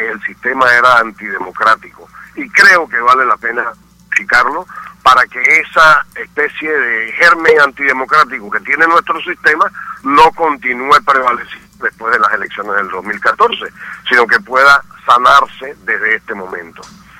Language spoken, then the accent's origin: Spanish; Panama; en el primer debate como ciudadano panameño interesado en los asuntos democráticos de nuestra nación.